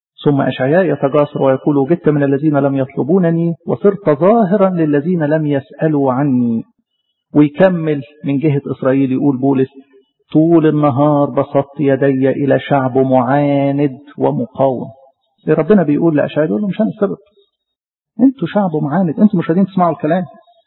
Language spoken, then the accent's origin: Arabic; Egypt; وإحنا يا مصريين لا كنا بنطلب ربنا ولا كنا بنسأل عن ربنا ولا كنا نعرف ربنا